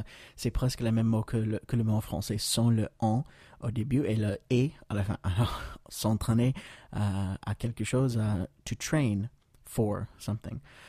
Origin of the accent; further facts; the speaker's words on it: United States